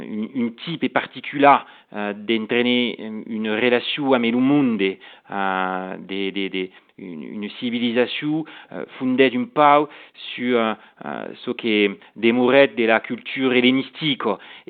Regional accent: Occitanie, France; Un peu une langue familiale. Je suis de Marcourigna, un village petit à côté de Narbonne, et la langue est présente encore dans ma famille, dans le côté de mon belle-père et de ma mère à le village.

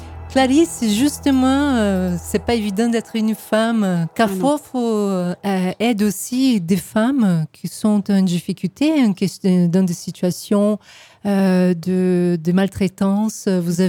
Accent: Brazil; Eu não sei, eu só sei falar por mim, que eu que sou brasileira.

